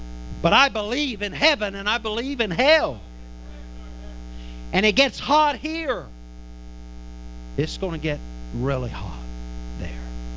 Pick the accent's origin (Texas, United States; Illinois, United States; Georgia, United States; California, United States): Texas, United States; now in St. Louis, United States; So I'm Texan by birth. And nearly three decades in St. Louis can't take that out of me. I was born and raised in Texas, and I'll be a Texan till the day I die.